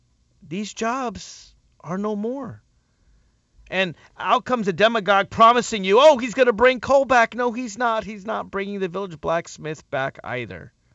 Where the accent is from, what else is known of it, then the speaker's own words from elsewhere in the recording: Nashville, Tennessee, United States; And I'm from Nashville, Tennessee, folks. I'm not just gay and Jewish. I'm also a Southerner.